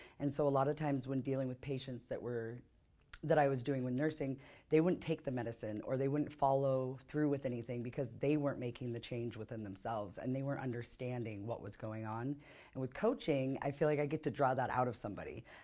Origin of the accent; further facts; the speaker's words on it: Oregon, United States; Being born and raised in Oregon, it's very outdoorsy, but I was a very heavy child.